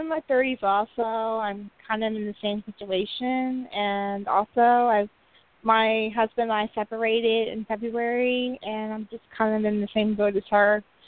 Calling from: Indiana, United States; I'm calling from Indiana.

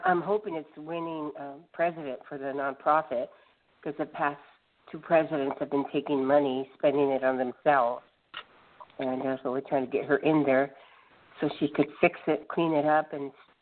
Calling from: Los Angeles, California, United States; I'm calling from Los Angeles.

